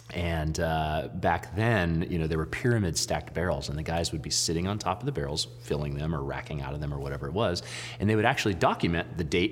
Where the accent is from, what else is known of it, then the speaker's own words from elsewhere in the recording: Sonoma, California, United States; Growing up in Sonoma, you kind of take it for granted, right? You've got grapevines everywhere.